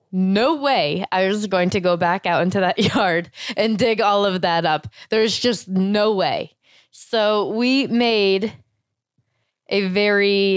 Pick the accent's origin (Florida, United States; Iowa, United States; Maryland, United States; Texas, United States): Florida, United States; I grew up in Florida and doing a lot of yard work.